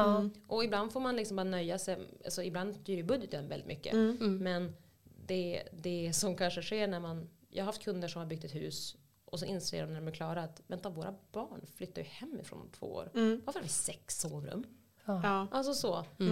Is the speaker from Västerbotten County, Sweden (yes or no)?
yes; Skellefteå, Västerbotten County, Sweden; now in Örnsköldsvik, Sweden; Och jag kommer från Skellefteå. Så att det kändes lite sånt som att komma hem.